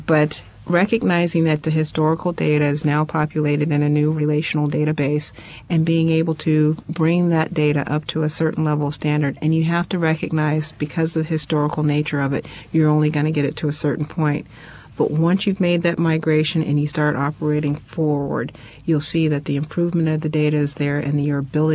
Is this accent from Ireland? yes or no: no; Alaska, United States; the best part of my job is to be able to go back to my home state, Alaska, go into the rural elementary schools in Bethel, Alaska